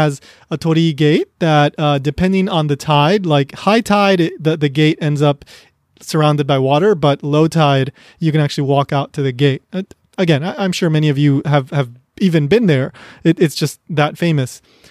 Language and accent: English; United States; now in Japan; So as an American who is earning dollars and has raised funds in dollars, well, obviously I'm very happy that my dollar is going to last a lot longer in Japan.